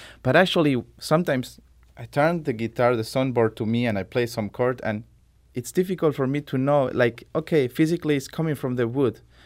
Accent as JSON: {"language": "English", "region": "Andalusia", "country": "Spain", "said": "You know, I come from South Spain, so we are very passionate people, you know."}